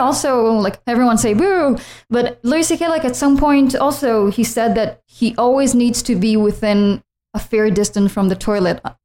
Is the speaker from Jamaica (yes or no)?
no; Israel; English is a second language; also born or lived in New York; now in Los Angeles, United States; I'm not from the U.S. actually. Well, I was born in New York, but I lived in Israel most of my life, and I moved here about 4 years ago to pursue my dreams